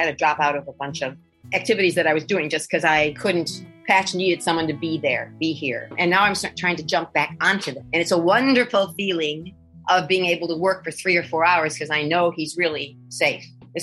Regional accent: United States; I bumped into a level of blatant sexism in Italy, which assured me that I'm American.

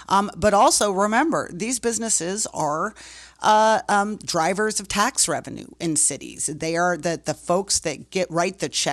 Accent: Oregon, United States; Yeah, just on a personal note, I grew up in Oregon, outside of Portland

